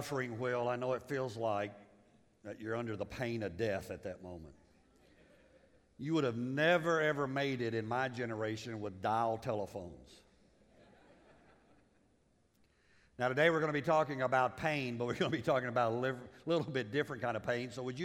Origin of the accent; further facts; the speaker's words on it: Liberia; most of you know I grew up in Africa, was born there.